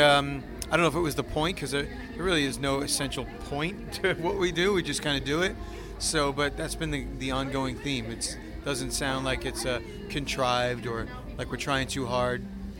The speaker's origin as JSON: {"language": "English", "region": "New Jersey", "country": "United States", "said": "Home, actually. This is our home state, so we live here. So this is literally a day in the park for us."}